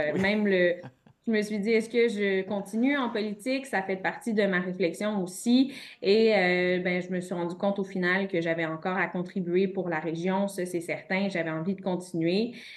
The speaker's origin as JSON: {"language": "French", "region": "Quebec", "country": "Canada", "tie": "born or raised there", "said": "Et bien que je suis originaire de la Matapédia"}